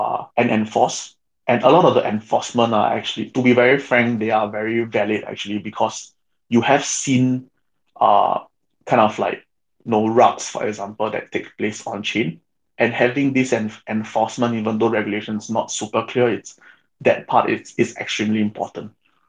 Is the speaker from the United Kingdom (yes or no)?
no; Singapore; So I'm actually born and bred in Singapore.